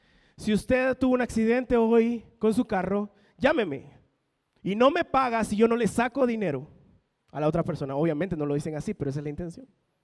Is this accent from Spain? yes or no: no; Guatemala; siempre como buenos chapines tomamos los dos extremos